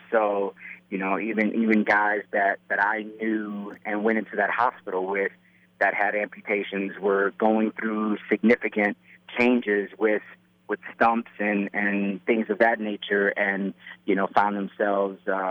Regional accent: Matteson, Illinois, United States; Well, I grew up in Matteson, Illinois, the south suburb, and then towards the latter part of my life, lived in West Loop.

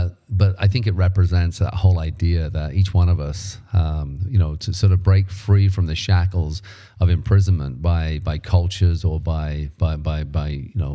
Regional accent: United Kingdom; now in Canada; I'm British, and my wife Pam, or my ex-wife Pam, is Swedish. So they both speak Swedish and they go to Sweden every year. And we live in Canada.

